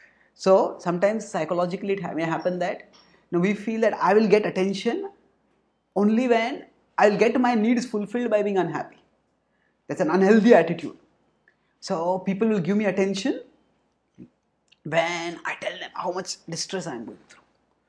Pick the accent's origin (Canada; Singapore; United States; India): India; And just like, say, I come from India where people are mad for cricket.